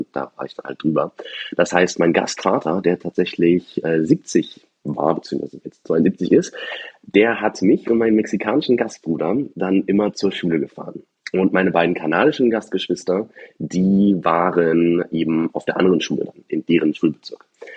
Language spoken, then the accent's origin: German; Berlin, Germany; Ich lebe in einer Großstadt, ich bin Berliner